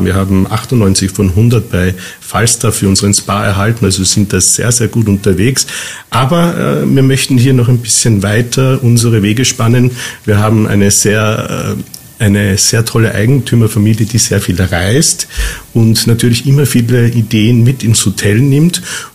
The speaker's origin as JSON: {"language": "German", "country": "Austria", "said": "Ich bin ein Ösi"}